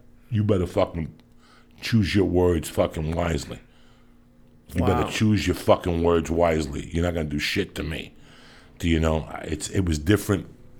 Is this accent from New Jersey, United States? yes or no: yes; North Bergen, New Jersey, United States; In my hometown, North Bergen, there's a, you know, at this point now, there's maybe 4 fucking bars that these young kids could go to.